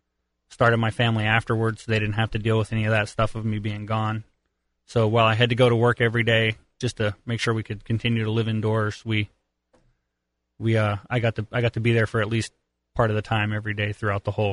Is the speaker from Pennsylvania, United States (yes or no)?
yes; Rimersburg, Pennsylvania, United States; Reimersburg, Pennsylvania.